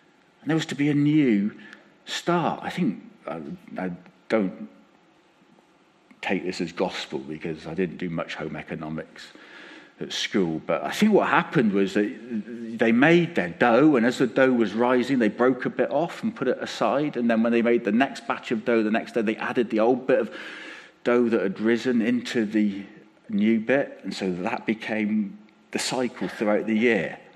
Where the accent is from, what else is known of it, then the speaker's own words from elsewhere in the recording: Bradford-on-Avon, South West England, United Kingdom; When I was a boy growing up in Bradford-on-Avon, on the edge of the town, on a crossroads